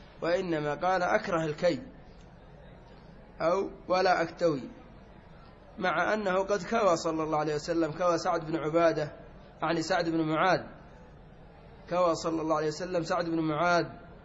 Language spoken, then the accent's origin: Arabic; Yemen; ومنها عندنا في اليمن رفة العين